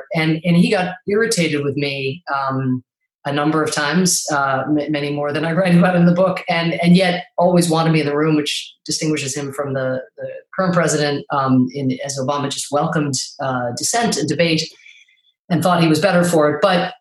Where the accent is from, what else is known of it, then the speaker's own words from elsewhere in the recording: Ireland; I'm Irish. I can't be president or vice president for that matter.